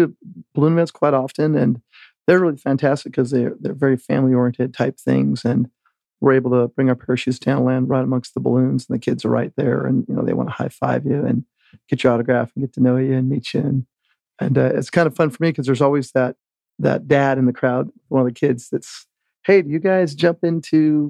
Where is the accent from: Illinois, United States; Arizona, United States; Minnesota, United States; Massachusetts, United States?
Arizona, United States; Sure. As you know, I grew up in Arizona.